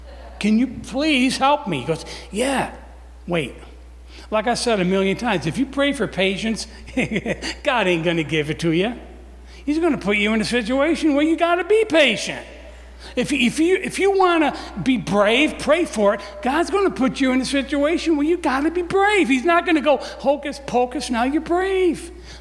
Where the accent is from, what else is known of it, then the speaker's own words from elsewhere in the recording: Morrisville, New York, United States; We're from Morrisville, New York. About 5 miles away is a place called Nelson